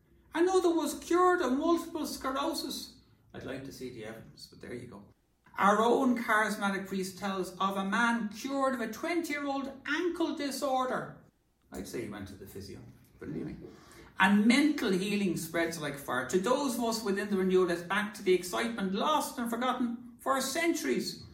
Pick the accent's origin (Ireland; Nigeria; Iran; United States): Ireland; Dublin, Leinster; I'm from Dunnecarney, north side of Dublin.